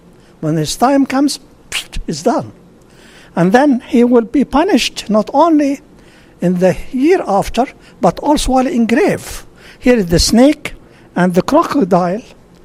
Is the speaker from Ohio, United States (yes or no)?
no; Houston, Texas, United States; English is a second language; When I am from Houston, so I lived that scandal of Enron.